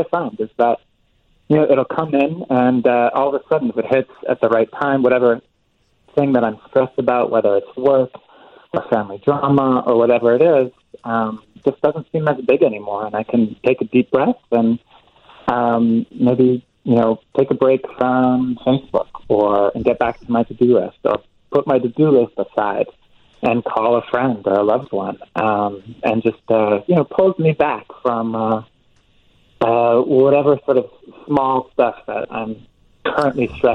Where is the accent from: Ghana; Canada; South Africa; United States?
United States; Massachusetts; born there; I'm of Swedish descent, and I was born right here in America, in Massachusetts.